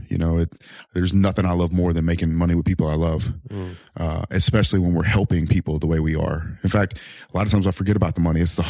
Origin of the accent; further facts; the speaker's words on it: Louisiana, United States; South Louisiana. Yeah. You ever been to Louisiana?